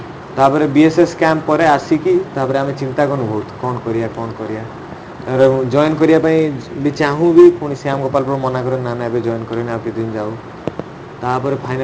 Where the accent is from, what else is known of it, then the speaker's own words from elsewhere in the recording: Bhadrak, Odisha, India; ପଚାରିଲେ ତମେ କେଉଁଠୁ ବିଲଙ୍ଗ କର, କହିଲି ମୁଁ ଭଦ୍ରକରୁ